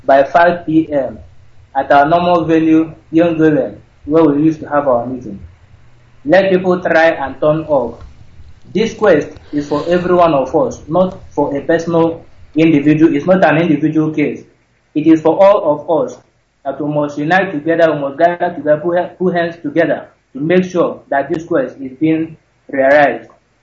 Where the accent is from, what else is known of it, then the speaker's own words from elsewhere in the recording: Enugu State, Nigeria; English is a second language; now in Dakar, Senegal; I hail from Ezeago local government in Enugu State, though I reside here in Dakar, Senegal.